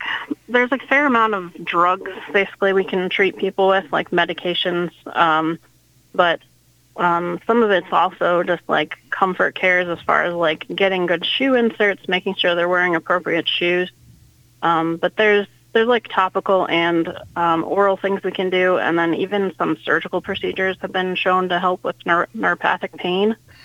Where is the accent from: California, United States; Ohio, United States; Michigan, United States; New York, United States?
Ohio, United States; Cleveland; now in Alexandria, United States; So I actually grew up in Ohio, kind of southwest Cleveland area.